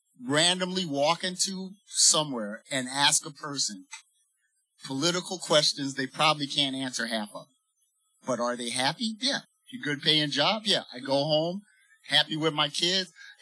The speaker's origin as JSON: {"language": "English", "town": "Baltimore", "region": "Maryland", "country": "United States", "said": "I'm from Baltimore."}